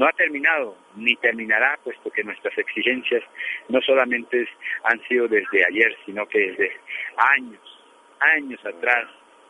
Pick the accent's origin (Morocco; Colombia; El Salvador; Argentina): Colombia; como colombianos que somos